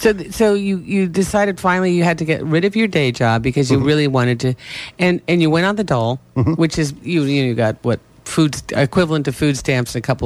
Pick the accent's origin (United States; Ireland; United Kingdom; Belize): United Kingdom; England; accent: English; my English accent is almost as good as your American.